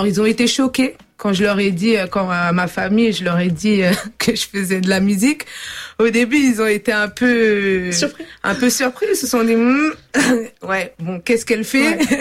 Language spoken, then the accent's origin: French; Bagneux, Île-de-France, France; Donc moi je suis née, j'ai grandi en France, en banlieue parisienne. À Bagneux exactement, mais chaque été, ma famille elle est divisée en deux. Il y a une partie au Cap-Vert et une partie ici.